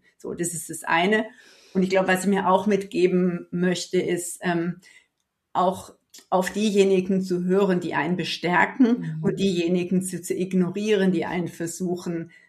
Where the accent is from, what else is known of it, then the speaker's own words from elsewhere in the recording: Germany; Ja, also wo ich herkomme, ist so eher das Rand des Allgäus. Okay. Also es ist nicht krass bergig, aber es ist hügelig genug